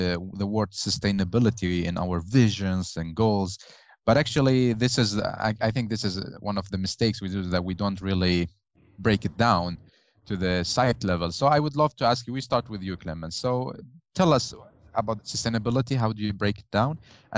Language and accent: English; Iraq; I'm from Iraq, and we have the same.